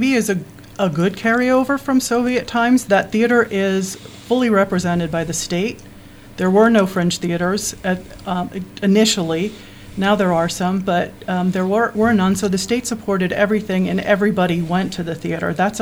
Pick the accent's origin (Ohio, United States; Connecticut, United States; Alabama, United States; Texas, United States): Connecticut, United States; also born or lived in Bronx, New York / Ukraine; I was born in the Bronx, New York, and I lived there for 7 years of my life. Then we moved to Connecticut, and then I've lived all over America for quite some time.